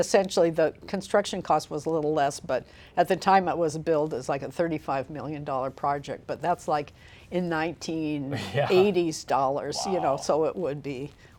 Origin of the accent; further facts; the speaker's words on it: Seattle, Washington, United States; also born or lived in Pittsburgh, United States; I lived in Seattle, grew up there. I wasn't born there, but my family is from that area. I was born in Pittsburgh when my dad was in graduate school at University of Pittsburgh.